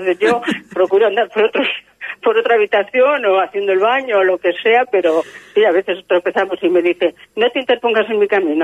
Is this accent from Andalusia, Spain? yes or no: no; Zamora, Castile and León, Spain; siempre para allí, del pueblo, de Zamora, de mi tierra